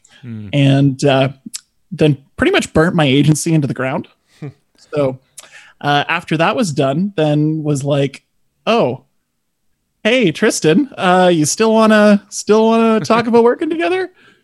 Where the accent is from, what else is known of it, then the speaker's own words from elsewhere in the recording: Canada; I'm actually Canadian from Canada.